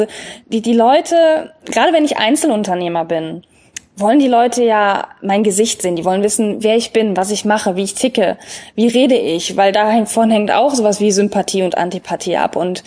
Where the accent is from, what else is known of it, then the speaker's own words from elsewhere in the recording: Cologne, North Rhine-Westphalia, Germany; ich bin aus Köln, wenn ich jetzt nur mit Kölner Kunden arbeiten würde oder mit vielleicht aus dem Umland